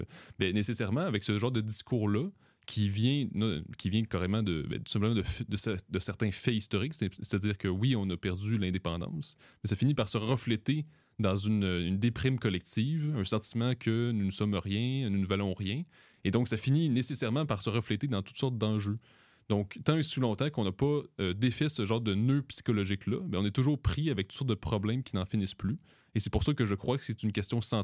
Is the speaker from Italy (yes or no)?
no; Quebec, Canada; si on a des problèmes, c'est parce qu'on est Québécois, on n'est pas bon.